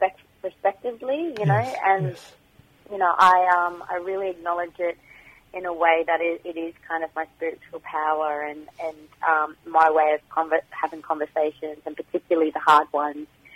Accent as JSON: {"language": "English", "region": "Northern Territory", "country": "Australia", "tie": "born or raised there", "said": "a proud Kukunyalanji and Wakaman woman. I originate, obviously, born and bred in the Northern Territory. In the Northern Territory on Ngarrikia Nation land. So that's where all my family reside. But North Queensland is where all my blood is as well."}